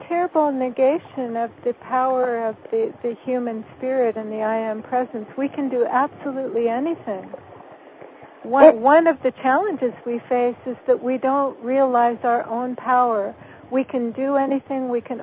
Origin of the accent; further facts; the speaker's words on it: California, United States; one good thing in my case was that I grew up in California. So when I was a child, we did eat meat